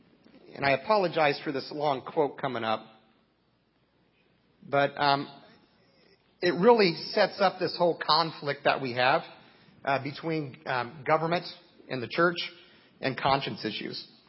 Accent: Arizona, United States; now in Ohio, United States; Even though I come from Arizona, I'm not really used to this snow either.

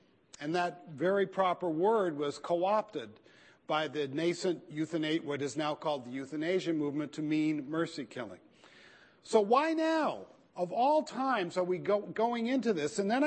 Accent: California, United States; I'm from California. It's always great when I'm invited to come to the Sun Belt.

